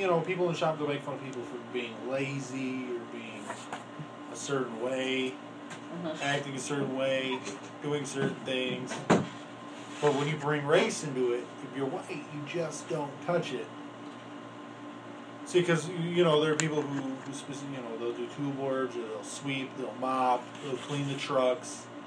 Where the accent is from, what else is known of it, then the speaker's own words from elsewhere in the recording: Guadalajara, Jalisco, Mexico; And I'm from Guadalajara, Jalisco.